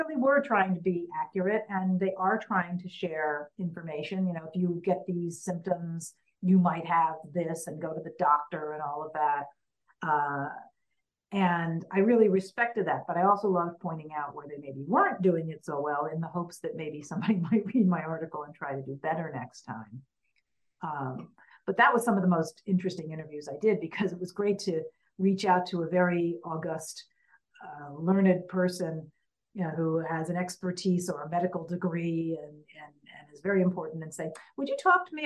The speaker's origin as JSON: {"language": "English", "region": "Maryland", "country": "United States", "said": "And she's an American transplanted, and she's from my home state of Maryland, all of which are coincidences."}